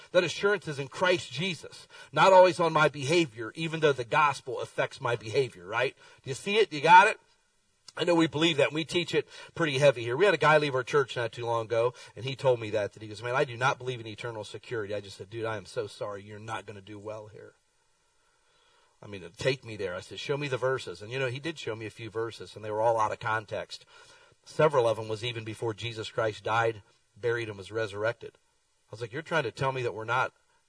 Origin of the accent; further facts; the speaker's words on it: Akron, Ohio, United States; I grew up a church in Akron, Ohio